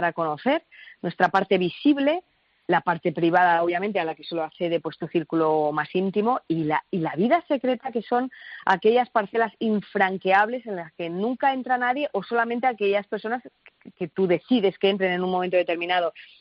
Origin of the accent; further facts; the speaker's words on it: Elche, Valencian Community, Spain; por eso mismo de que es en Alicante y yo soy de Elche.